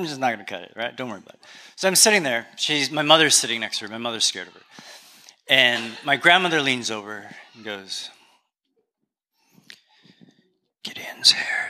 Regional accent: Canada; accent: Canadian; excuse my Canadian accent.

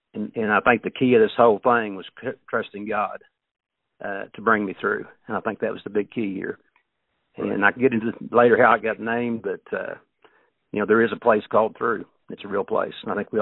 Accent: Luther, Oklahoma, United States; growing up in Luther and growing up in Jones, how we worked, we learned a lot how to overcome problems.

